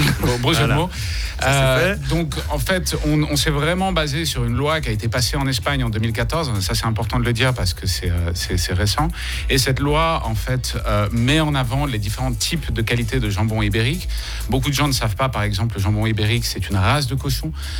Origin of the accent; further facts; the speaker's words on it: Switzerland; Moi, je suis suisse